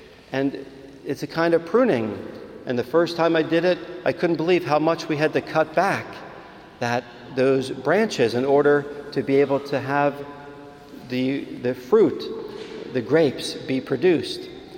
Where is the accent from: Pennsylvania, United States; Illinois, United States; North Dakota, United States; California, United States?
Pennsylvania, United States; Philadelphia; Growing up in Philadelphia, even though we had pretty small backyards in the suburbs of Philly, most of us had gardens